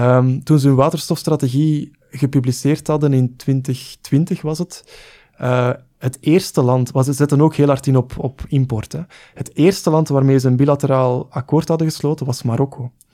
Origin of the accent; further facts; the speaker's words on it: Belgium; Als ik kijk naar mijn thuisland België